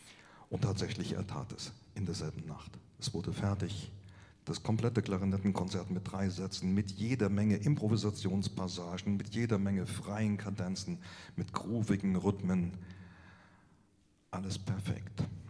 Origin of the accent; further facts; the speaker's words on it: Saarland, Germany; Ich komme aus dem Saarland. Das Saarland ist ja ein sehr kleines Land und es gehört zu Deutschland.